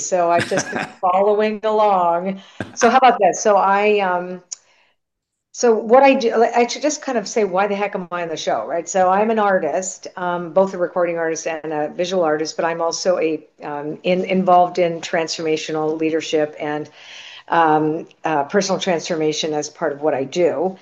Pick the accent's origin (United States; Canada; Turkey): Canada; My parents were immigrants. I'm Canadian. And so they came over after World War II. My mom was very interesting because she was German but Polish background.